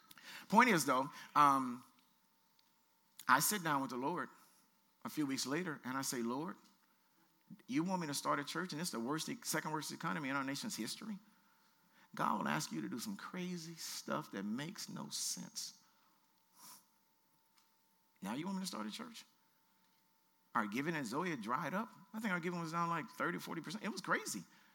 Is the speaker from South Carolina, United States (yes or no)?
no; Shreveport, Louisiana, United States; We're from Shreveport, but I saw it in Shreveport, Louisiana.